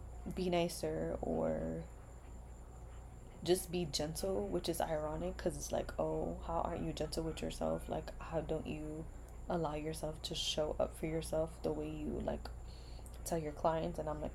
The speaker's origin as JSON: {"language": "English", "town": "New York City", "region": "New York", "country": "United States", "tie": "born or raised there", "said": "a lot of us growing up in New York City, like I remember learning about sex education in sixth grade"}